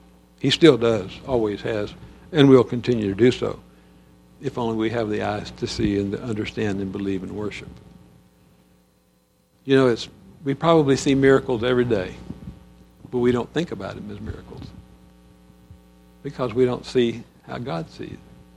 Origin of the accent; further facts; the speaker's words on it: Texas, United States; I was a hillbilly from West Texas, and she was this cultured young woman from South Texas.